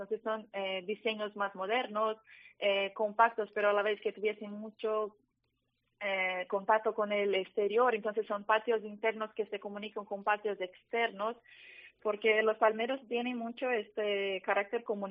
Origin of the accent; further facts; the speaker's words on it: Brazil; Spanish is a second language; Soy brasileña, ¿no?